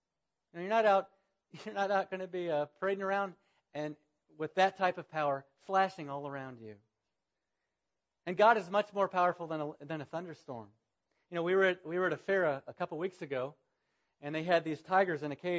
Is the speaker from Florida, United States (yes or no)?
yes; Florida, United States; And I grew up in Florida where they have these huge thunderstorms in the afternoon.